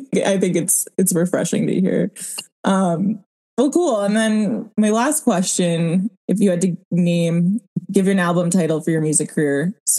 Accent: New York, United States; As a New Yorker, that's so triggering.

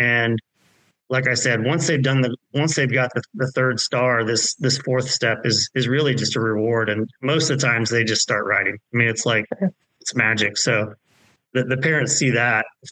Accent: Indiana, United States; You know, I'm born and raised in Indiana, and that's my that's where my heart's at.

